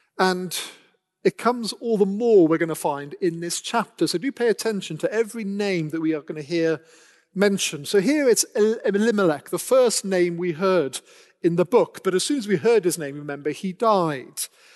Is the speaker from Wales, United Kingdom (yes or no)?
yes; Wales, United Kingdom; I don't know if they have the great privilege of being Welsh, as I am.